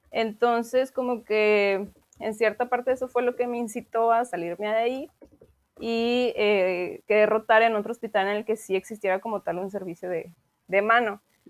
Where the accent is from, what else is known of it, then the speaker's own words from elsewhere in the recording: Aguascalientes, Mexico; yo soy de Aguascalientes